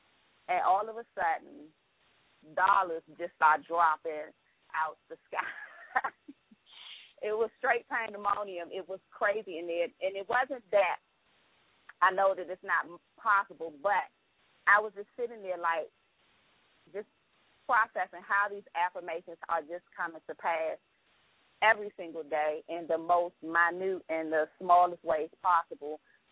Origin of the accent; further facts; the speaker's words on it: Washington, D.C., District of Columbia, United States; I'm from Washington, D.C.